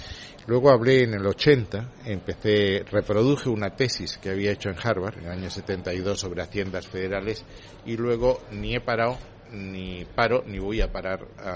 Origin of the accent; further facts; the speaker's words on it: San Sebastián, Basque Country, Spain; Yo soy un español un poco peculiar, soy un español muy periférico. Yo hice el bachillerato en los jesuitas de San Sebastián, hice la carrera en Deusto, he sido inspector financiero en San Sebastián, mi padre sigue viviendo en San Sebastián